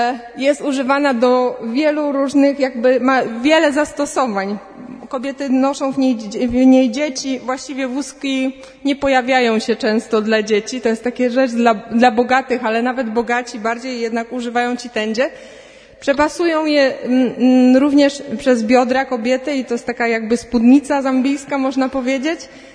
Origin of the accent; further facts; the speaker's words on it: Łańcut, Subcarpathian Voivodeship, Poland; Urodziłam się w Łańcucie tutaj, także mogę powiedzieć, to też jest moja parafia. Tutaj też chodziłam do szkoły, do liceum ekonomicznego, a mieszkałam w dom rodzinnym w Woli Dalszej